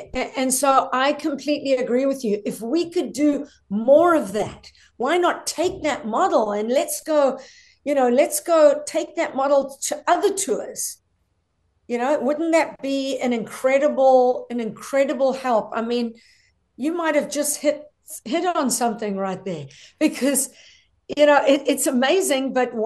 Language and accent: English; South Africa; I'm from South Africa.